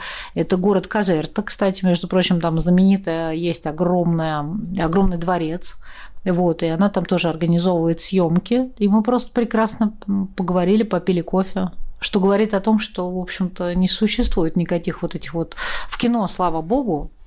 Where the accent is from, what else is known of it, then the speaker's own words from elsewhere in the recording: Moscow, Russia; я выросла вообще вот на Китай-городе, я родилась на улице Забелина.